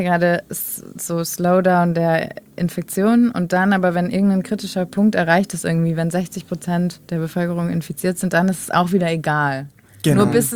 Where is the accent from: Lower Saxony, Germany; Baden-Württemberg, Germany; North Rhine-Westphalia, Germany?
North Rhine-Westphalia, Germany; Brilon; Aus Nordrhein-Westfalen, aus Brilon heißt das.